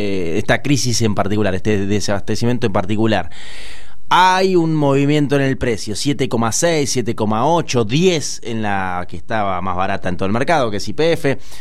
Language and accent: Spanish; Buenos Aires, Argentina; yo soy muy porteño, tengo ese defecto.